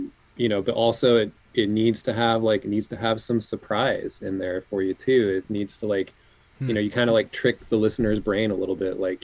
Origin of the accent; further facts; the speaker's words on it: Colorado, United States; No, I went to school in Arizona. I grew up in Colorado, kind of like Front Range.